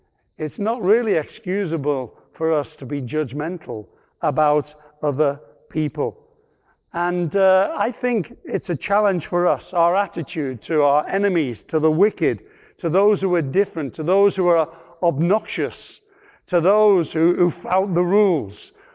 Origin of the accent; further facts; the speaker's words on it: Liverpool, North West England, United Kingdom; born there; I was born in 1950 in Liverpool.